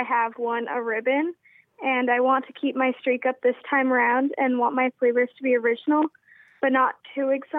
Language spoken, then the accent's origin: English; Sharon, Vermont, United States; I'm from Sharon, Vermont.